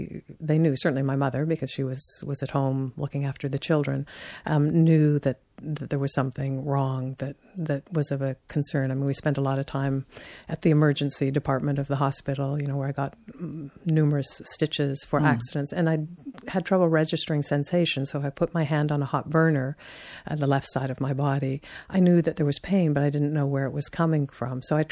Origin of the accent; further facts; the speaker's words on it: Peterborough, Ontario, Canada; also born or lived in Toronto; 1951 in Canada, and my father was an engineer, and so we moved when I was five to Peterborough, a small town outside of Toronto, where the General Electric was and where he had his career. So I grew up in sort of small town Ontario.